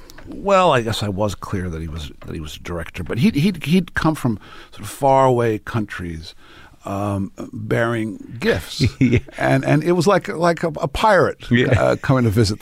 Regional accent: Rome, Lazio, Italy; I grew up in Rome

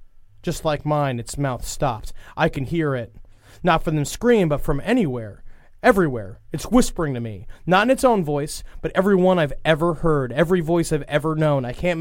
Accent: Los Angeles, California, United States; 35 years old. I'm from Los Angeles, California.

